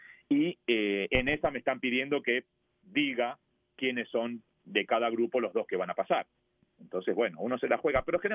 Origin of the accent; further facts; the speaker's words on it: Argentina; como buen argentino soy muy cabulero